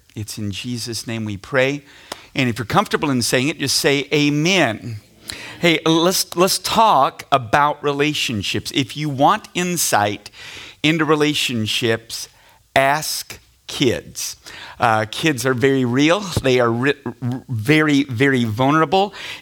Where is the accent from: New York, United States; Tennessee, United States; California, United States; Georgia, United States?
Tennessee, United States; Now, we grew up in Tennessee. And when I say Tennessee, I want you to think out on the backside of nowhere.